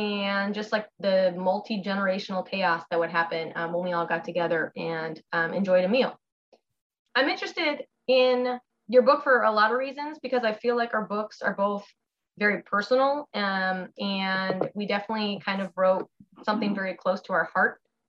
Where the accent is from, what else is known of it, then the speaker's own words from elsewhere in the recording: California, United States; I am from Southern California.